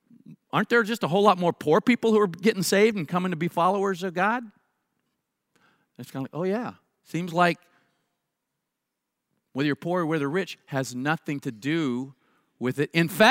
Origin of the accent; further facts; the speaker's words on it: United States; now I know I'm an American and you may not invite me to come back here again.